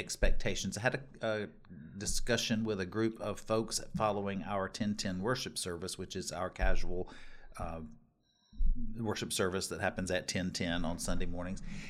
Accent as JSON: {"language": "English", "region": "North Carolina", "country": "United States", "tie": "born or raised there", "moved": "yes", "lives_now": "Texas, United States", "said": "I grew up in North Carolina, and there seem to be more of them there than there are, at least in this part of Texas."}